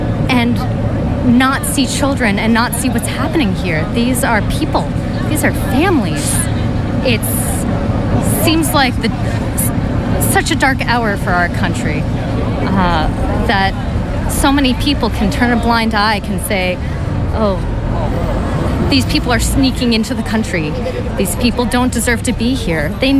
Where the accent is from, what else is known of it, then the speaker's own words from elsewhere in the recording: Arlington, Massachusetts, United States; I am from Arlington, Massachusetts.